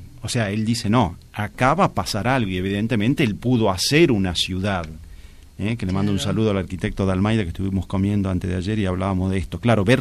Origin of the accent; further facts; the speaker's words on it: Tucumán, Argentina; now in Catamarca, Argentina; Yo soy tucumano, soy adoptado catamarqueño, digamos.